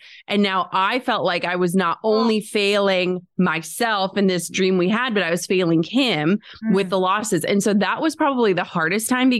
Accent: Midwest, United States; we're from the Midwest. My parents worked the same jobs for decades.

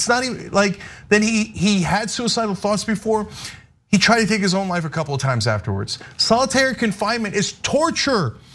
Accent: New Jersey, United States; When we were kids, we used to fight all the time. I grew up in New Jersey.

